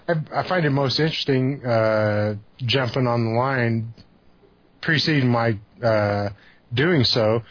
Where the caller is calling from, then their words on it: Denver, Colorado, United States; moved away; I live in South Central Kansas. I'm originally from Denver, Colorado. I actually left Denver, Colorado back in August of 08